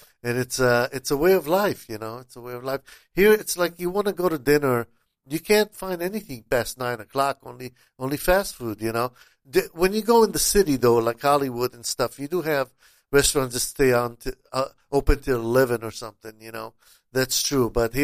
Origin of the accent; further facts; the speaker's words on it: Tel Aviv, Tel Aviv District, Israel; moved away; I'm originally from Tel Aviv, and there also it's the city that never sleeps. You know. And I don't understand how people, I mean, I haven't lived there in 48 years